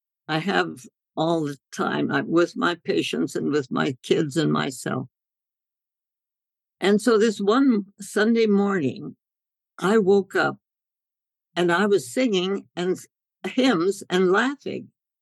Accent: India; I was born and raised in India, and my parents were medical missionaries, and they were both osteopaths.

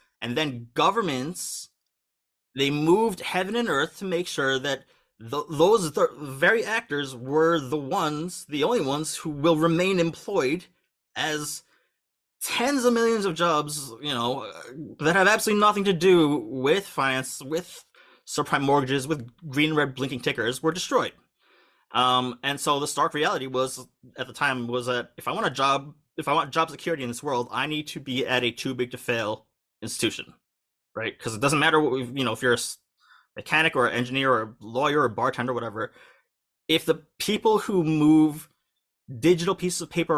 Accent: United States; I've been here for a few years, but I'm U.S. born and raised, as you can tell by my accent.

